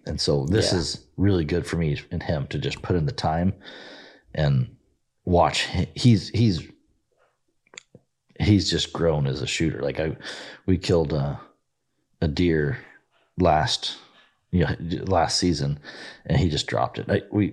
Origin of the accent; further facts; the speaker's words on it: Colorado, United States; But I grew up in Colorado and doing a lot of shooting and stuff like that with 22s and shotguns